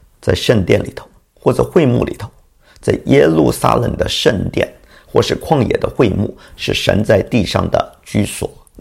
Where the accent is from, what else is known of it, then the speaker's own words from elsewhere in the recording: China; 我们中国人俗话说，前车之覆是后车之鉴，我们要引以为戒